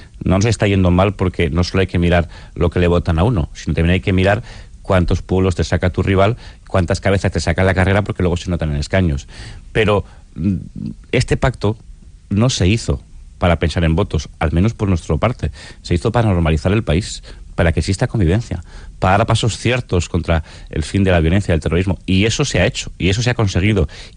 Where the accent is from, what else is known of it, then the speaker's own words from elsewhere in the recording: Basque Country, Spain; Yo soy un vasco de palabra.